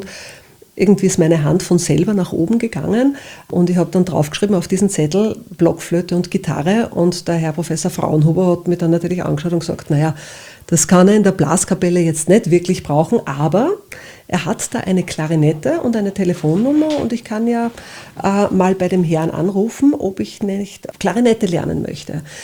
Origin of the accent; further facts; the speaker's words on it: Upper Austria, Austria; born there; ich bin gebürtige Oberösterreicherin. Ich bin in Wels damals in die Handelsakademie gekommen als 14-Jährige.